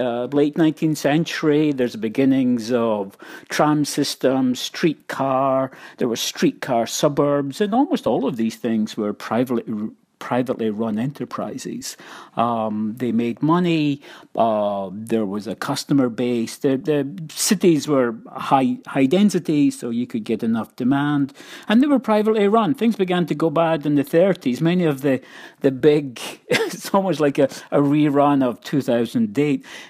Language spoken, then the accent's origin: English; Scotland, United Kingdom; I grew up in Scotland where people just grew up with very expensive gasoline.